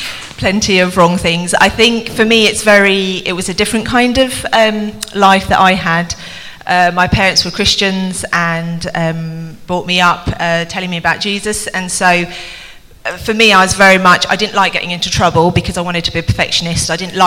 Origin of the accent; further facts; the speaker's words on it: Thailand; growing up in Thailand